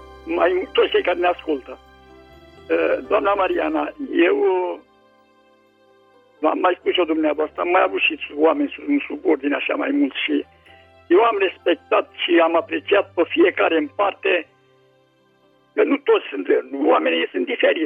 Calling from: Slatina, Olt County, Romania; din Slatina.

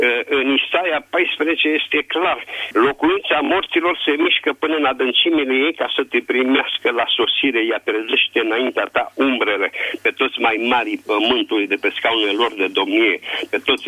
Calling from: Bucharest, Romania; sunt din București.

